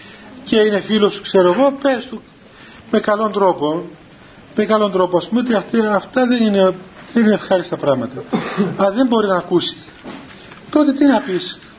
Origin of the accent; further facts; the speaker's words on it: Cyprus; κοιτάξτε, είμαι Έλληνας Κύπριος.